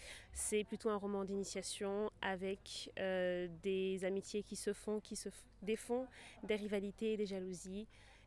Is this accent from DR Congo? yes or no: no; Brittany, France; now in Paris, France; Oui, je suis originaire de Bretagne. Après comme beaucoup de Bretons je suis un peu exilée à Paris, je fais mes études là-bas.